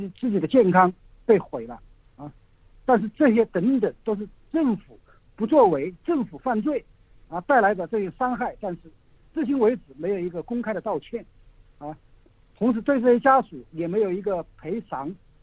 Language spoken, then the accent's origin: Chinese; China; 我感到作为一个中国人